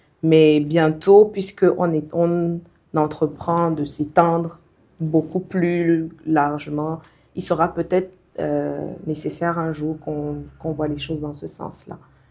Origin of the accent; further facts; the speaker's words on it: Cameroon; Mais je pense que chez nous, au Cameroun, le souci pour moi